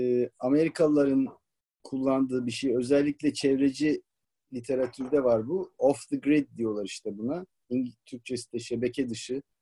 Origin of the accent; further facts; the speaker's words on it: Istanbul, Turkey; Ama ben de tabii ki şehirde doğdum, büyüdüm. İstanbul çocuğuyum. Köyde büyümedim yani.